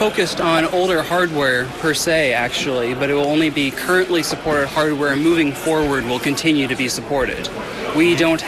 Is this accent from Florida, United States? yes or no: no; California, United States; I come from the US, California to be specific